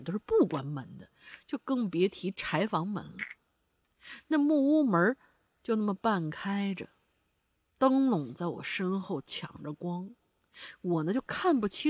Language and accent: Chinese; Hubei, China; 我们湖北老家的屋子呢是木头的。